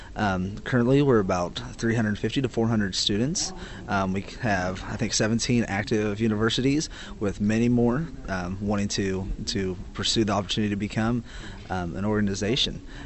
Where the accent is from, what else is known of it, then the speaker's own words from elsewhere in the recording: Kansas, United States; I come from central Kansas on a farm and ranch there.